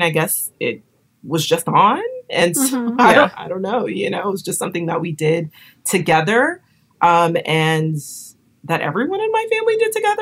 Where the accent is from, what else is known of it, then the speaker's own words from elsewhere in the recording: Texas, United States; Cause I'm from Texas and I've always been a huge fan of … Tejano music.